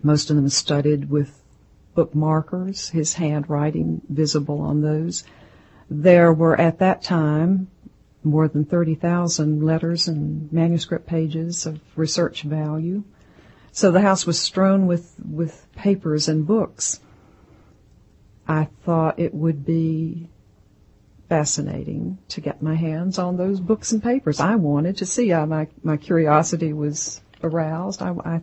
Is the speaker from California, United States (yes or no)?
no; North Carolina, United States; In 1945, he and his family moved to my home state, North Carolina.